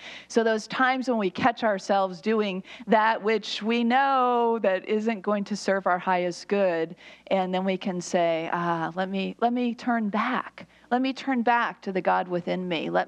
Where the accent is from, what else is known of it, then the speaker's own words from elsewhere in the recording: Chicago, Illinois, United States; my hometown of Chicago